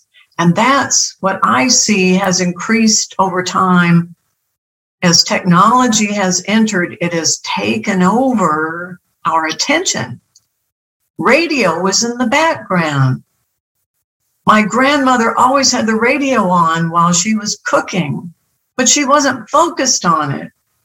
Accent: Chicago, Illinois, United States; I grew up in Chicago, and the Sunday papers came out on Saturday night.

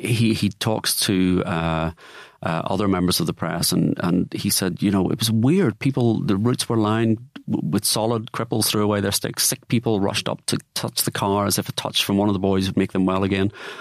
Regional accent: Liverpool, North West England, United Kingdom; now in Manchester, United Kingdom; And I said, I don't know about pretending, but anyway, I am from Liverpool.

